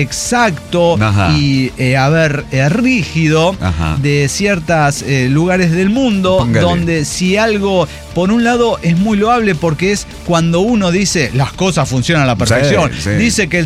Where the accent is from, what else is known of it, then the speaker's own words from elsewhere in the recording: Córdoba, Veracruz, Mexico; now in Oaxaca, Mexico; Debo mencionar que en realidad soy de Córdoba, Veracruz. Oaxaca es mi segundo hogar, ya que me junté con mi pareja y jaló para allá.